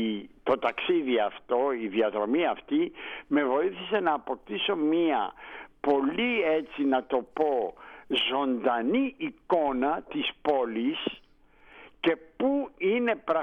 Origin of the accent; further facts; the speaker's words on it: Istanbul, Turkey; moved away as an adult; also born or lived in Vienna; now in Athens, Greece; εγώ είμαι κατά κάποιο τρόπο ένας μέτικος της Αθήνας, γεννήθηκε και μεγάλωσα στην Κωνσταντινούπολη. Mm-hmm. Αλλά όταν ήρθα και εγκαταστάθηκα το 1964 στην Αθήνα, μετά τις σπουδές μου στη Βιέννη